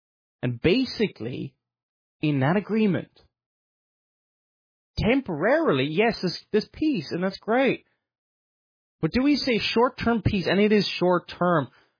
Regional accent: the South, United States; I grew up in the South. The opinion of him is kind of different down South.

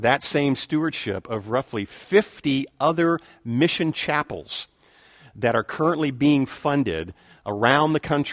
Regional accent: Louisiana, United States; Although I was born in South Louisiana, I am a Cajun.

